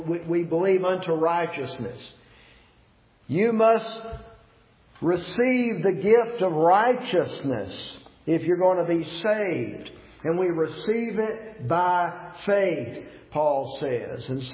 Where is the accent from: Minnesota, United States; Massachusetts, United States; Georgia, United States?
Georgia, United States; You know, I'm from Georgia, and I could get on a plane and get there a lot quicker, right?